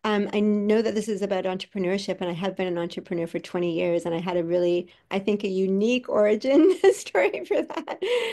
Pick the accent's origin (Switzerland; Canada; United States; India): Canada; Toronto, Ontario; I lived in Toronto at the time. I'm from Canada, 3 million people in this city.